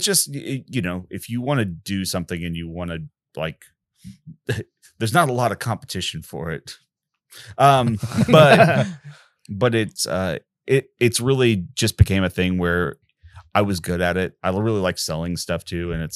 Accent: Midwest, United States; But I am from the Midwest, so

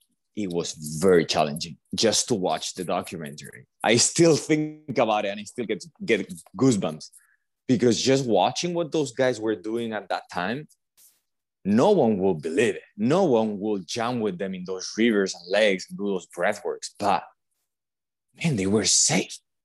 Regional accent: Marbella, Andalusia, Spain; English is a second language; moved away as an adult; now in United States; I'm from Spain originally, from Marbella. I moved to the US about 8 years now. It's been a long time.

